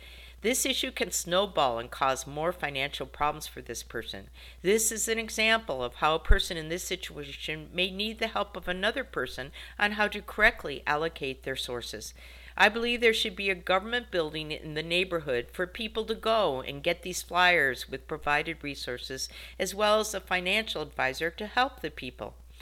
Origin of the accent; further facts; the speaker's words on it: South Tucson, Arizona, United States; Growing up in South Tucson, I have always noticed that the issue stated